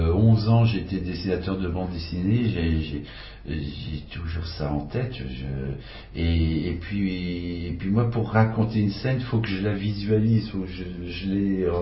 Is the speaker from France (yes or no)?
yes; Normandy, France; Non, moi je suis normand, mais j'ai acheté une maison en Bretagne.